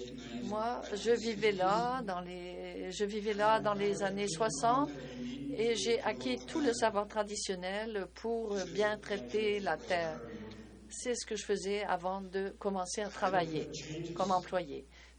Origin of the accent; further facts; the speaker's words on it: Quebec, Canada; mon vrai pays, c'est la forêt boréale qui est le long de la rivière Broadback. C'est là que je suis né. C'est de là que je viens.